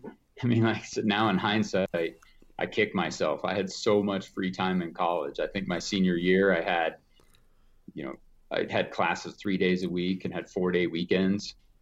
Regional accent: Evergreen, Colorado, United States; It's been amazing growing up in Evergreen over the past, 40 years, just to see it transform from a small mountain town to now, there's big houses

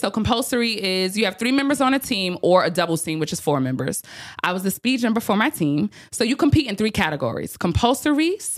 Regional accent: Brooklyn, New York, United States; Because I'm from Brooklyn.

